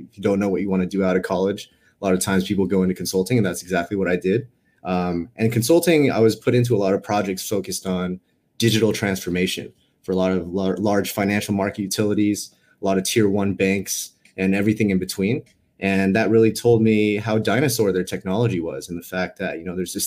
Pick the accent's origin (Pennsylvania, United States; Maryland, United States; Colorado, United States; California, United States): California, United States; Los Angeles; also born or lived in New York; now in San Francisco, United States; Based in San Francisco, but I've been a California kid my whole life. Grew up in Los Angeles. Had like an 8-year stint on the East Coast for school and my first job in New York. But now here in the Bay Area.